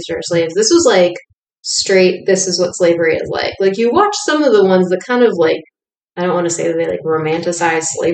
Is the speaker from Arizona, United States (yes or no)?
no; Pennsylvania, United States; I grew up in Pennsylvania. The North was always the good one.